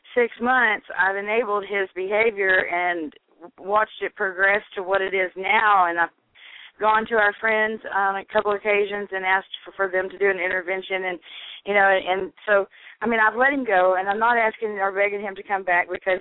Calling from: Texas, United States

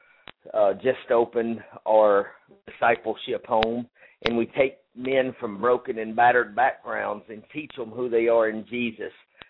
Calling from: Texas, United States; I'm calling from Texas

